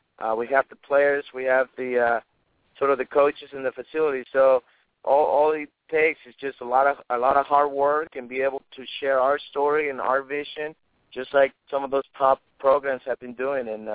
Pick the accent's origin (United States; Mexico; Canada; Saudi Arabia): Mexico; English is a second language; I'm from Mexico, so obviously I'm a little prejudiced, or it's easier for me to recruit the Latin. I can speak Spanish with them